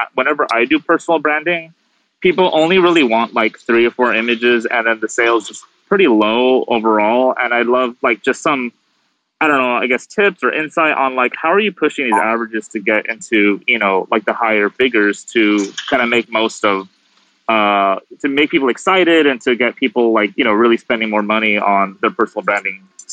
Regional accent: Los Angeles, California, United States; I'm from Los Angeles, and I'm a portrait photographer.

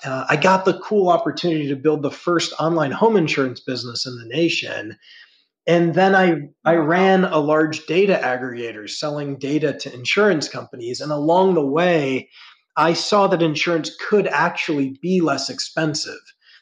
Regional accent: Ohio, United States; I grew up in the Midwest in Ohio.

